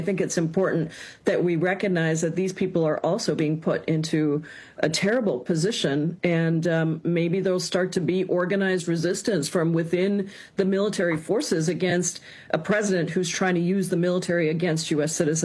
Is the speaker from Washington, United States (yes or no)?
yes; Washington, United States; Flock has been used right here in my home state of Washington